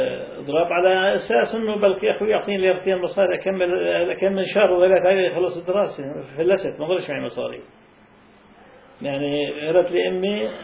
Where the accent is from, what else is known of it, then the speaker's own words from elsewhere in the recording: Palestine; عندنا في فلسطين